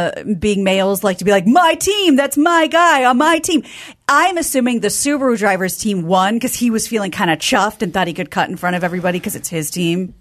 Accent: Kansas, United States; The Midwest. I'm from Kansas and you always wave.

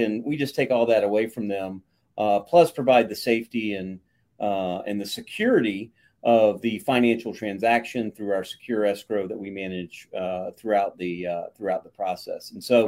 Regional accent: Florida, United States; I grew up in Florida and kind of moved all around early in my life, because my dad originally was a Boilermaker

